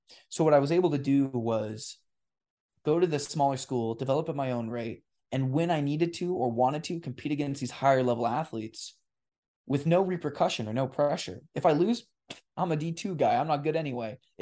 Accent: La Grande, Oregon, United States; East. Do you know where LaGrande, Oregon is?

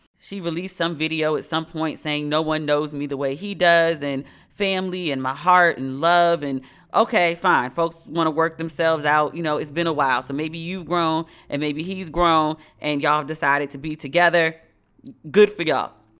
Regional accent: Maryland, United States; I'm from Maryland, but I'm from PG next to DC. Like, Baltimore is like a whole separate world to us.

